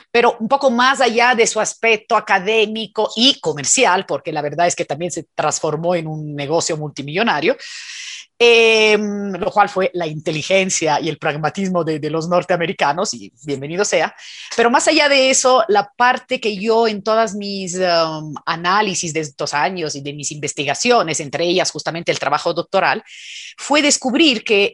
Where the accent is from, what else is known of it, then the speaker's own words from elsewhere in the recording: Italy; now in Ecuador; yo soy italiana y cuando llegué al país por primera vez, sí me lo pregunté a mí misma, digo, bueno, más allá de mi proyecto personal, ¿no? Porque me vine concretamente porque me casé con un ecuatoriano y ya mis hijos son medio italianos y medio ecuatorianos